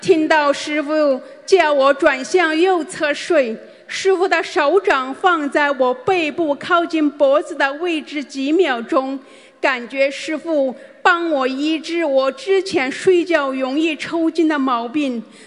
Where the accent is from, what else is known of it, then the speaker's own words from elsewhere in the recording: Hong Kong; 大家好，我来自香港。